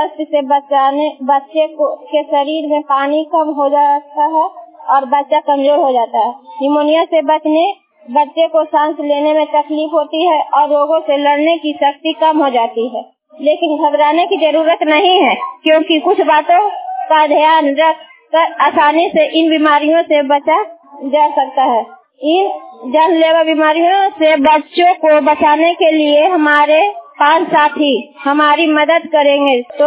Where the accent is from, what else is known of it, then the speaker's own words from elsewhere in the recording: Fatehpur, Bihar, India; मैं फतेहपुर के रहने वाली हूँ, नारदी नवादा जिला नवादा कोसला पंचायत के रहने वाली हूँ।